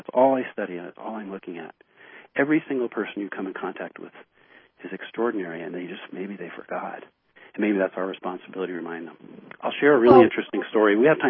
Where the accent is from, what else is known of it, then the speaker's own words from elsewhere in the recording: United States; I mean, here I'm an American. I had never been there.